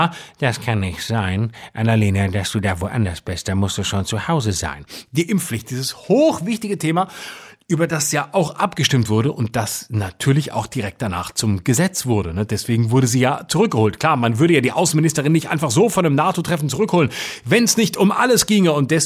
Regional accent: Baden-Württemberg, Germany; über mein Heimatbundesland Baden-Württemberg zu reden

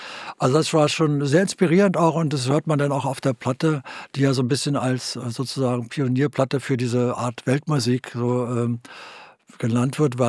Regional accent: Berlin, Germany; also ich komme ja aus Eichkamp

